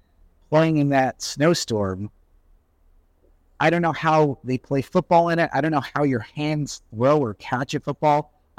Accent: New York, United States; I'm from New York, and people don't have guest rooms in New York.

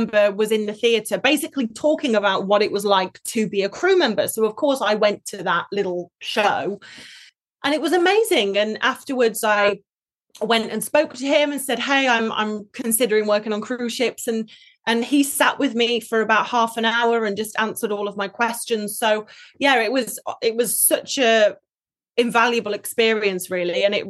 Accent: United Kingdom; I'd always wanted to try Cunard, you know, being British.

